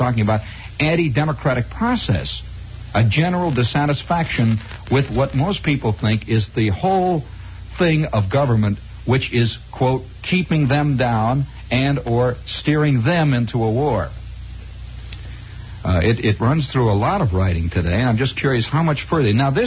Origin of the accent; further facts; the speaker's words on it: United States; Another thing I'm fascinated, too, by, as an American